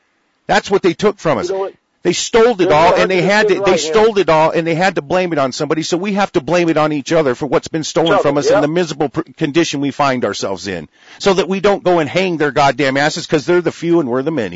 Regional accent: Florida, United States; born there; also born or lived in Virginia; I was born in Florida, to tell you the truth. You know, I'm a Southern myself.

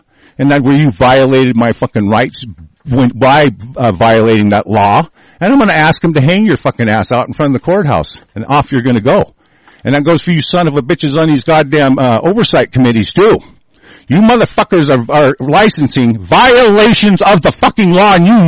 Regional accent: United States; the common law that I am guaranteed as an American national

